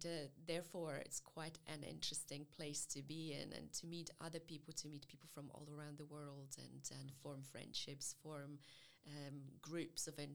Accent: Poland; English is a second language; now in Glasgow, United Kingdom; you can probably hear it in my accent, I'm not originally from Scotland, I'm originally from Poland, and I completed my education both in Poland and in the UK.

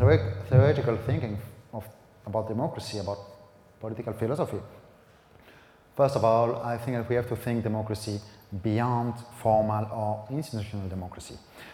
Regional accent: Belgium; I come from Belgium

